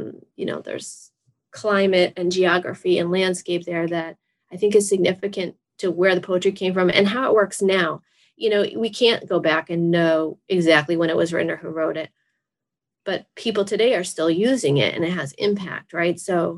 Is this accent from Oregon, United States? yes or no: no; Massachusetts, United States; I'm from Massachusetts. We don't have a lot of these like jaggery or different kinds of flowers